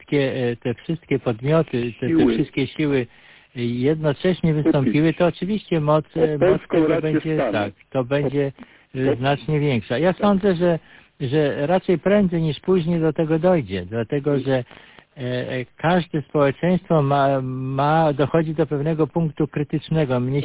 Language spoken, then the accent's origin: Polish; Gdańsk, Pomeranian Voivodeship, Poland; no tak się składa, że my wszyscy jesteśmy z Pomorza, z Gdańska